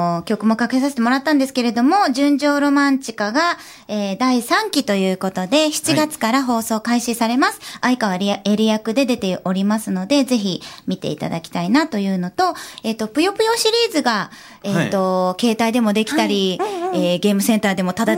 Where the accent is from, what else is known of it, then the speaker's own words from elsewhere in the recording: Matsukawa, Nagano, Japan; そして私の地元長野県松川町なんですけれども